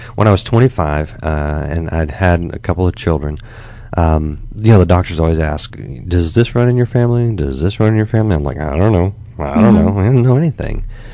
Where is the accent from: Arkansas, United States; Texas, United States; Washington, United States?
Texas, United States; Dallas; born there; So I went down to the courthouse in Dallas. I was born in Dallas.